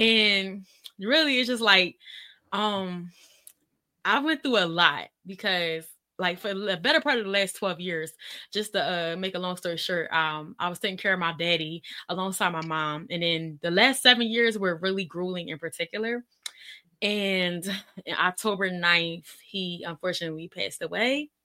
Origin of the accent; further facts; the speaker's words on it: Philadelphia, Pennsylvania, United States; I'm from Philly. I'm 35 years old.